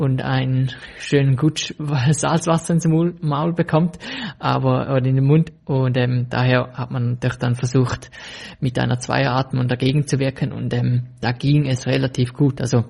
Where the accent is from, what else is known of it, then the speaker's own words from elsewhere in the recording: Switzerland; dass es ja eigentlich bei uns in der Schweiz jetzt einen sehr milden Sommer war